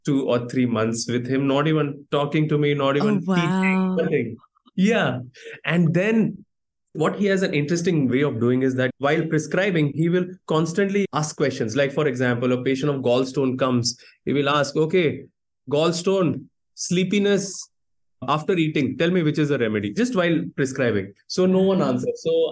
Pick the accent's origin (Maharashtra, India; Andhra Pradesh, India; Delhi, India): Maharashtra, India; Mumbai; I told him that, I'm from Mumbai and so-and-so Dr. Vaishnav sent me to meet you.